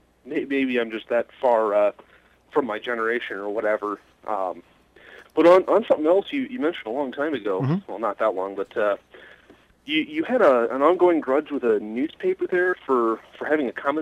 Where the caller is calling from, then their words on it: Iowa, United States; East Iowa.